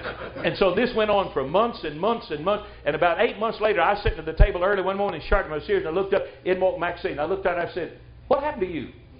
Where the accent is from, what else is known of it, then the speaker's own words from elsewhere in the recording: Tennessee, United States; Now look, boy, I'm a country boy. I grew up down in Wilson County, Tennessee.